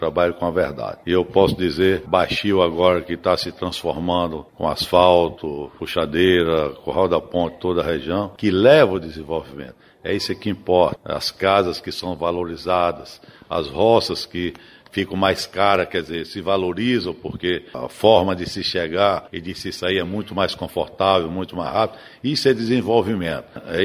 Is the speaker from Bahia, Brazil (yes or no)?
yes; Campo Formoso, Bahia, Brazil; born there; Claro que Campo Formoso está em meu coração, Campo Formoso onde eu nasci, onde estão minhas raízes, onde está minha família.